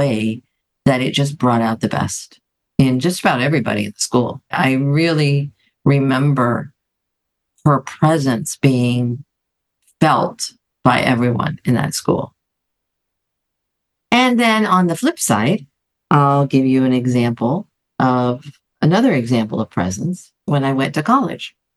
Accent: Athens, Attica, Greece; I grew up in Athens, Greece, and I went to an American school. And for the middle school period of my life, I went to a Catholic school in Greece.

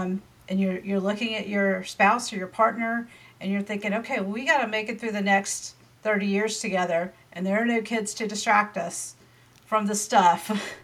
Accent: the South, United States; I am in Charlotte, North Carolina, if you can't tell from my accent. I've lived in the South my whole life.

